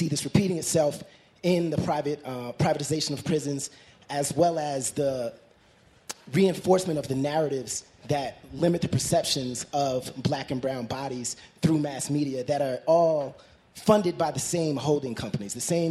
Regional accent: New York City, New York, United States; now in Oakland, United States; I'm from New York City. I live in Oakland.

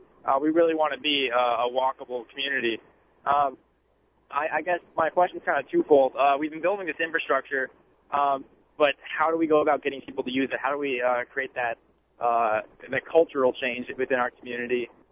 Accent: Averly, Minnesota, United States; So I'm from Averly, Minnesota. We're a rural auto-centric town of about 18,000 people.

